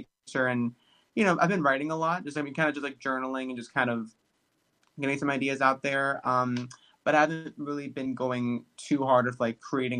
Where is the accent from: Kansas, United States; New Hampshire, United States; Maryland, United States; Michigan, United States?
Maryland, United States; now in Los Angeles, United States; No. I'm from Maryland. And so right now it's snowing.